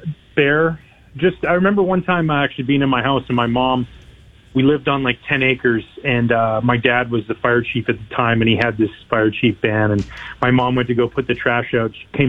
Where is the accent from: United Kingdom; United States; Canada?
Canada